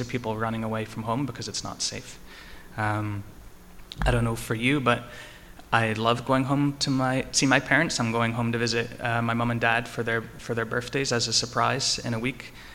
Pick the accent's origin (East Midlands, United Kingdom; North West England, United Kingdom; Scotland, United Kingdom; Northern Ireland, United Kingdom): Northern Ireland, United Kingdom; I grew up in Northern Ireland in a small town as well